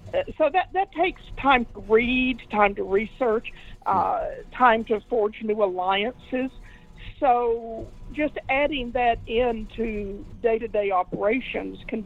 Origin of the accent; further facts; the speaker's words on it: Texas, United States; when I moved out to New England from Texas, I'd walk into an office, and within just a couple of sentences, heads would start peering around doors to see who is that. I was quite the novelty in Boston.